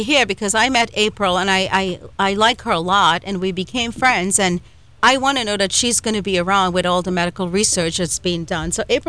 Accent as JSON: {"language": "English", "country": "Trinidad & Tobago", "said": "You know, I'm from Trinidad."}